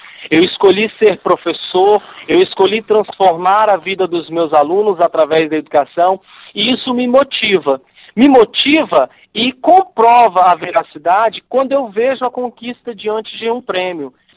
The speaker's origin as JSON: {"language": "Portuguese", "town": "Nova Venécia", "region": "Espírito Santo", "country": "Brazil", "tie": "born or raised there", "said": "depois eu vou abrir um laboratório de ciências e de tecnologia lá na minha cidade de origem, Nova Venécia"}